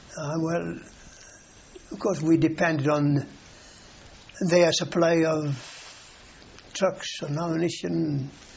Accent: Beaufort, Wales, United Kingdom; I spent the night at Beaufort, my hometown, home village rather.

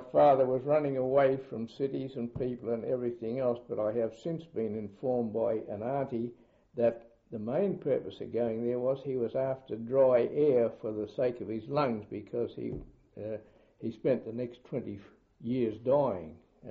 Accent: Balgowlah, New South Wales, Australia; born there; I was born in Balgowlah, one of the outer suburbs of Sydney, or was an outer suburb at the time, on the 8th of September 1918. Both my parents were Londoners.

